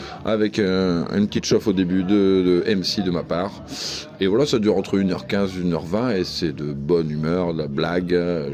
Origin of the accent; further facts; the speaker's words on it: Toulouse, Occitanie, France; parce que je viens de Toulouse et que je connais plein d'humoristes toulousains